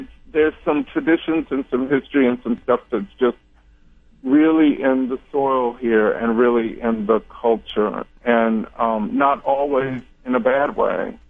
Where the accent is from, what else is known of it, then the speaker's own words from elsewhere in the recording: Kansas City, United States; And in some ways, I grew up south because my hometown is Kansas City.